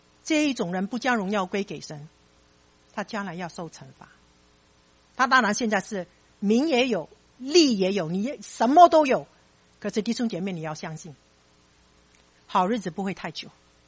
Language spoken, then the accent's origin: Chinese; China; 我们中国人不也喜欢五马分尸啊什么什么什么，我们中国人的酷刑也很多啦